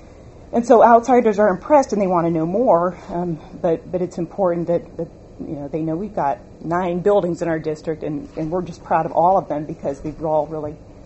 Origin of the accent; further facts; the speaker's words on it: Marysville, United States; as soon as I said, you know, I'm from Marysville, I mean, I barely said